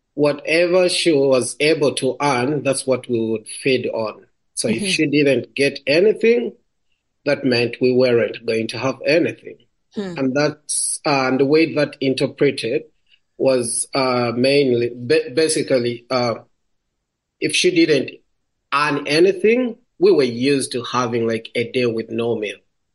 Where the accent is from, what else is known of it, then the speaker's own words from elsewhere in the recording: Uganda; I am from Uganda, I'm born and raised in Uganda. And I grew up in a family of 8 children, 4 boys, 4 girls.